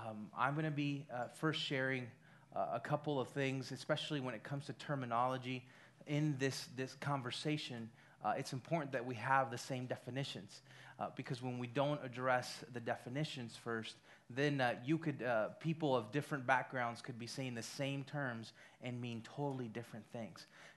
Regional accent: El Salvador; I'm from El Salvador, and so automatically I'm categorized as Latino, Hispanic

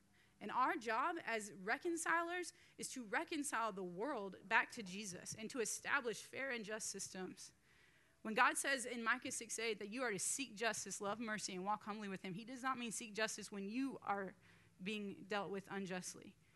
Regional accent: Oklahoma, United States; So I grew up in Oklahoma, super confused by that, because I grew up in the land of the red men with no Native Americans in my class.

